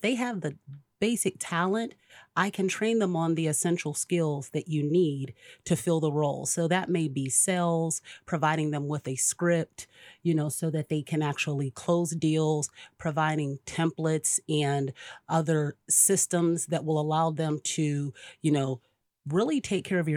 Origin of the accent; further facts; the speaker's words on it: Pennsylvania, United States; also born or lived in Houston; Oh, I'm originally from Pennsylvania.